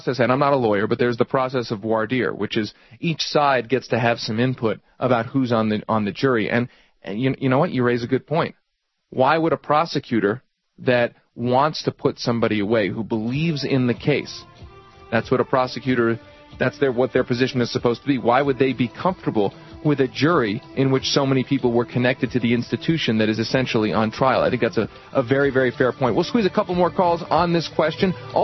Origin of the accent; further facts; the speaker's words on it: Pennsylvania, United States; I've been to State College. I grew up outside of Philadelphia.